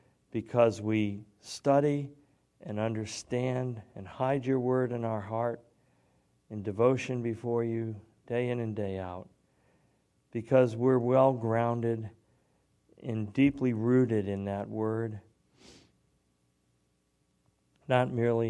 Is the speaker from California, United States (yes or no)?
no; Springfield, Massachusetts, United States; they went by my hometown, Springfield, Mass. And I had, just hoping they might stop, I had sent them the address where I lived from age 4 to 18 for 16 years.